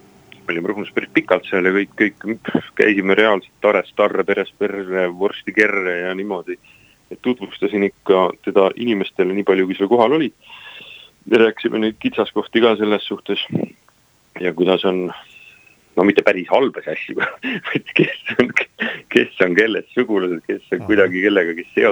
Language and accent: Estonian; Saare County, Estonia; mina olen saarlane, nii ma pole ka ruhlane.